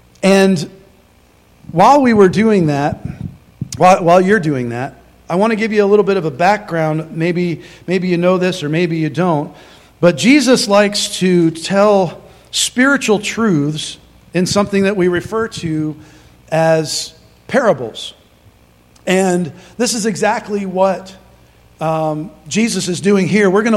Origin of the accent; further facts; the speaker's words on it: Syracuse, New York, United States; I grew up on the East Coast. I mean, we moved all over the place. But I spent some formative years in upstate New York in Syracuse.